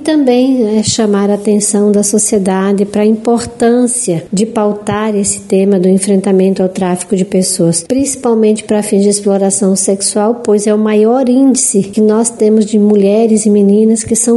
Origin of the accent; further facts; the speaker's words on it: Amazonas, Brazil; Nós, que somos aqui do Amazonas